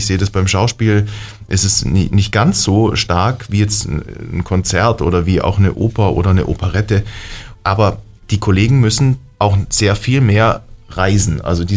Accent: Southern Germany, Germany; Ich komme eigentlich aus Süddeutschland

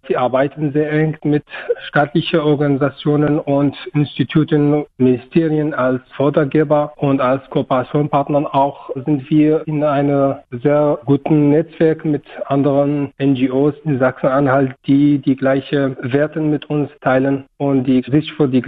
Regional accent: Syria; first language Kurdish; German is a second language; Also ich komme aus Syrien. Und ich bin Kurde, daher ist Kurdisch meine Muttersprache, aber Arabisch ist fast wie meine zweite Muttersprache. Und ich habe Englisch auch studiert und Deutsch. Kurdisch, Arabisch, Englisch und Deutsch.

